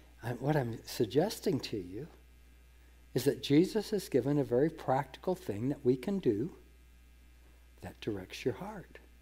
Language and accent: English; Hamilton, Ontario, Canada; when I was growing up in Hamilton as a teenager.